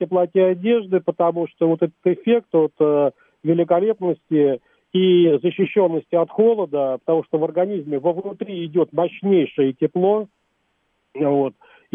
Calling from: Moscow, Russia; из Москвы.

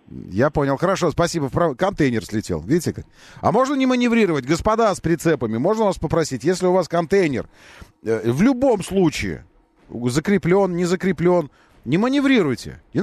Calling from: Moscow, Russia; я из Москвы звоню.

